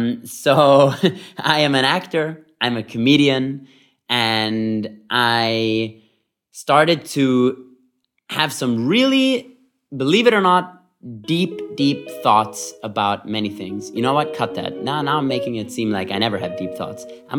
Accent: Vienna, Austria; now in Berlin, Germany; of four brothers to two wonderful Israeli parents, and I grew up in Vienna, Austria

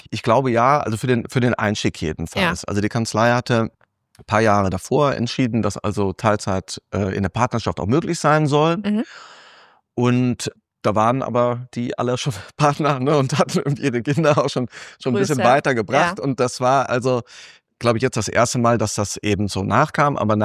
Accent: Cologne, North Rhine-Westphalia, Germany; now in Bonn, Germany; als Kölner nach Aachen gelost wurde im Referendariat

